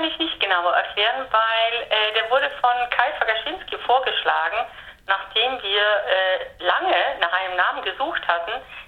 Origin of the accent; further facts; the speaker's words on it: Italy; German is a second language; als ich in Bologna gelebt habe, ich komme ja aus Italien